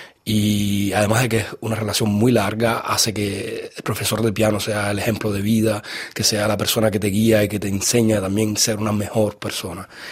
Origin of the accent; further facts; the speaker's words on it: Cuba; porque siendo cubano, siendo caribeño y tocando música clásica, digamos que era necesario respirar el aire de Europa